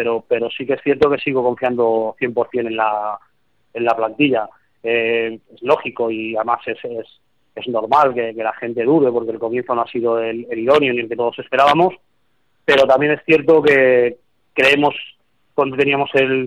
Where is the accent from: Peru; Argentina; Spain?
Spain; Madrid, Community of Madrid; sabéis que soy de Madrid y siempre también el estar cerca de casa es un activo más.